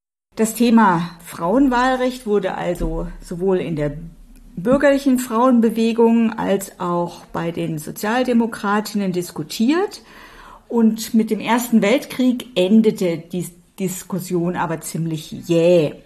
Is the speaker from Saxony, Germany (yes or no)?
no; Baden-Württemberg, Germany; ich bin ja in Baden-Württemberg aufgewachsen. Ich habe am 6. März 1983 zum ersten Mal gewählt.